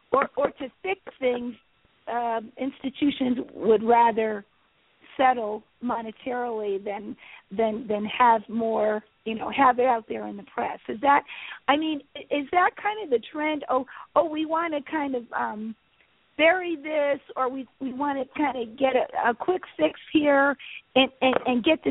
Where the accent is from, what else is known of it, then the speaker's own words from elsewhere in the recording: Connecticut, United States; I know from my home state, at the University of Connecticut, there was some very high-profile cases